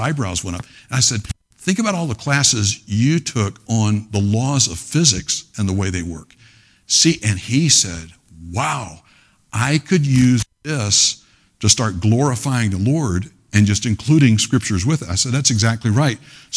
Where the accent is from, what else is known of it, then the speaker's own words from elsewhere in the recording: Pensacola, Florida, United States; I remember growing up in Pensacola, Florida.